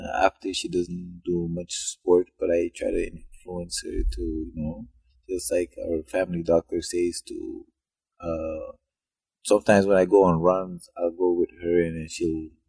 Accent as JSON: {"language": "English", "country": "Senegal", "second_language": "English", "lives_now": "Canada", "said": "I speak French. I learned English when I came to Canada."}